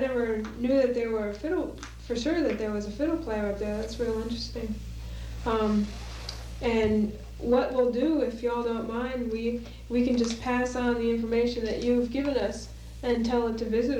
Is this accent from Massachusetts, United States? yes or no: no; New Jersey, United States; I'm from New Jersey, far away.